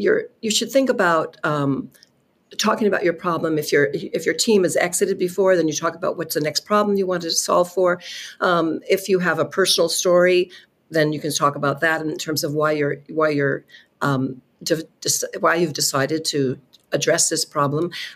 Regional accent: California, United States; moved away; I've been in Europe the last 13 years, and I'm from Silicon Valley originally

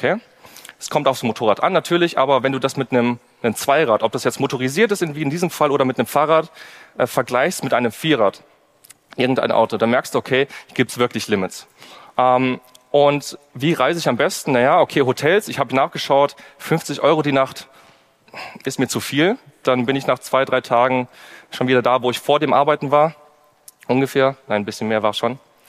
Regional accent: Kassel, Hesse, Germany; born there; ich komme gebürtig aus Kassel, das ist nicht so nah an den Alpen

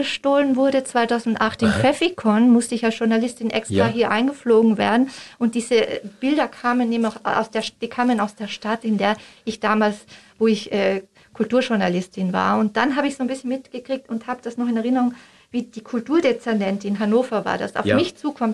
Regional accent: Austria; now in Switzerland; Ja, als Österreicherin

